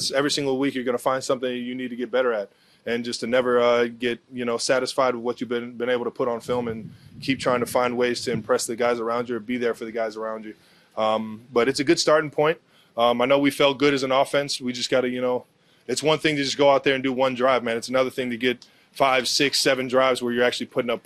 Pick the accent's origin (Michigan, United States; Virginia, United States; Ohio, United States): Ohio, United States; Cleveland; now in Kansas City, United States; which helps out in the inner city youth out here in Kansas City and up in Cleveland in my hometown.